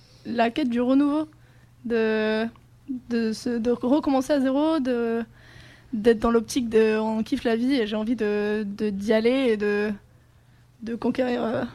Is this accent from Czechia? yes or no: no; Spain; French is a second language; moi, je suis espagnole du coup, et c'est pour ça que je chante en espagnol. Et j'ai grandi aussi avec l'anglais. Le français, c'est venu beaucoup plus tard pour moi.